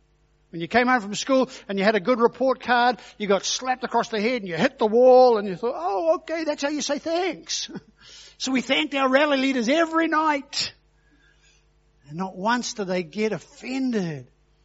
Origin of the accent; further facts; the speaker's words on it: Auckland, New Zealand; So at 13, I fly back down to the South Island. We left and went to Auckland, by the way. So I grew up in Auckland